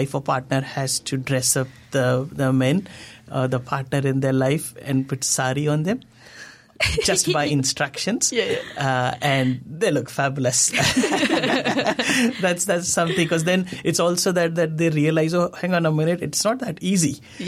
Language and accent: English; central India, India; I'm from Central India